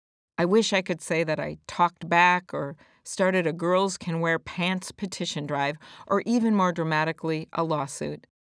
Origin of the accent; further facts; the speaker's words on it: Plymouth, Minnesota, United States; growing up in Plymouth, Minnesota in the 1960s and 70s. Back when I was in fourth grade, I was actually kicked out of my cherished suburban public school, Beacon Heights Elementary, for having the audacity to be the first girl to wear pants.